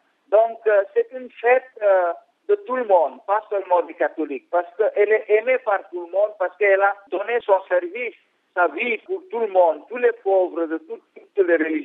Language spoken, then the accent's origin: French; Maharashtra, India; Par exemple, ici, dans mon pays, où je suis près du Bombay